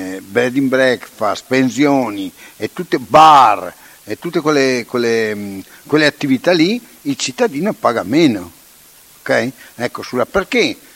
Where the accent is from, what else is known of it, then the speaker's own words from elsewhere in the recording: Ala, Trentino-Alto Adige, Italy; praticamente dopo in quel di Ala, perché siamo d'Ala, tutti i giorni vedrai camion